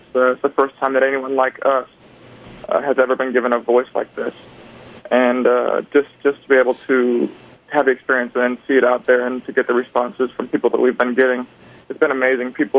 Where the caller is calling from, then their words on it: New York, United States; I'm calling from New York.